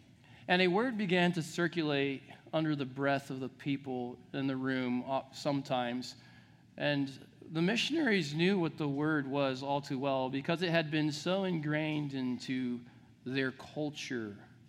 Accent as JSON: {"language": "English", "country": "Brazil", "tie": "born or raised there", "said": "I recall as a child growing up in Brazil, my parents were missionaries, and growing up on the mission field"}